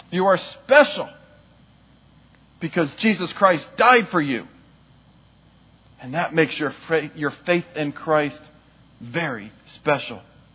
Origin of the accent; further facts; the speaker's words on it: Eastport, Maryland, United States; I grew up in Eastport, and when I was a young person, my mother's family was very well known in Eastport and around Annapolis.